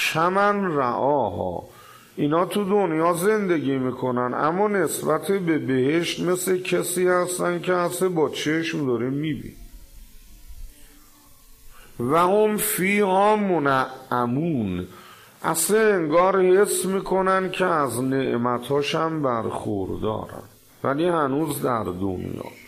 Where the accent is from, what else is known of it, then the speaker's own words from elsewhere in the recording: Qom, Iran; now in Tehran, Iran; من از قم اومدم تهران، محل این بزرگوار میدون خراسان بود،